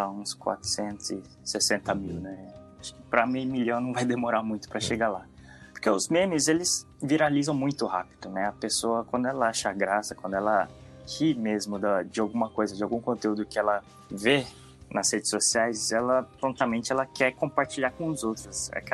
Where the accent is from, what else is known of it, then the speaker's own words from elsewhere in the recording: Brazil; now in Japan; Sim, desde quando eu cheguei aqui no Japão. A gente vem do Brasil, né? De uma cultura muito diferente daqui.